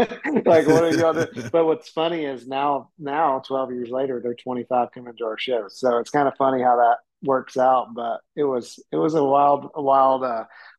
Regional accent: Knoxville, Tennessee, United States; I'm from Knoxville. Grew up in Knoxville and actually still live in Knoxville.

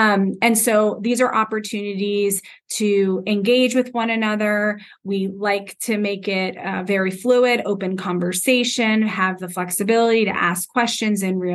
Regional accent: Miami, Florida, United States; I was born and raised in Miami, and I can't imagine living anywhere else.

